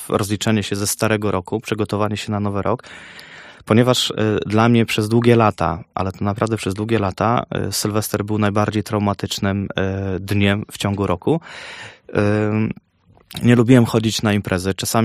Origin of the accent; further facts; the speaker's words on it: Podlaskie Voivodeship, Poland; Jestem z Zagłębia Disco Polo